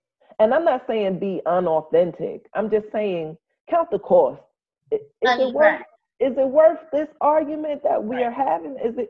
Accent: United States; No, I'm an American

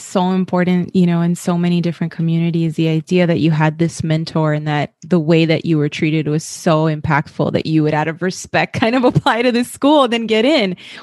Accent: Los Angeles, California, United States; I'm from Southern California, like at Los Angeles.

